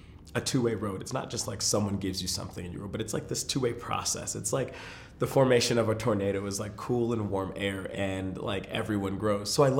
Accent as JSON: {"language": "English", "region": "Texas", "country": "United States", "said": "Yeah, it's supposed to be simple, but I'm from Texas."}